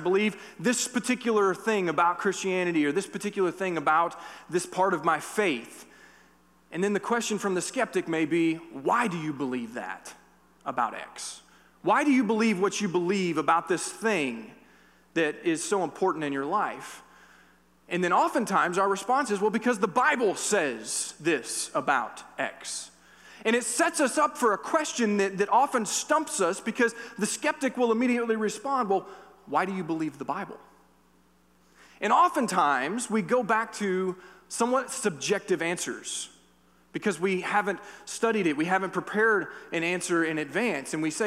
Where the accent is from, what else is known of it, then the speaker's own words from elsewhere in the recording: the South, United States; moved away as an adult; now in Alaska, United States; I came from the South, so I'm not a native to Alaska. My family and I moved up here in 2002 because of my job with the Air Force.